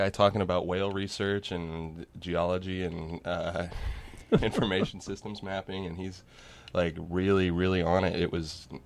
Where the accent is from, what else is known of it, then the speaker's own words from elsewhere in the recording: Kansas, United States; So I'm from Kansas, and we grow 99% corn and soybeans and wheat.